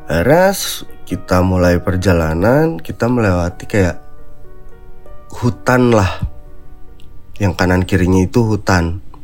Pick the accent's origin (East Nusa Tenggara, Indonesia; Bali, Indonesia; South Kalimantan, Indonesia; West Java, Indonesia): West Java, Indonesia; Bandung; Saya dari Bandung gitu, lagi ada acara Vespa.